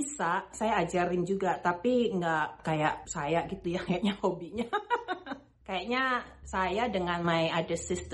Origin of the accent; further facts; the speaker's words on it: Bandung, West Java, Indonesia; Itu sejak SD sebetulnya waktu di Bandung